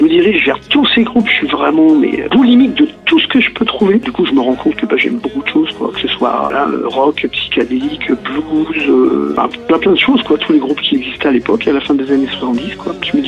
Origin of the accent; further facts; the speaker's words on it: Brittany, France; born there; moi je suis né en Bretagne, donc d'un père breton et d'une maman antillaise.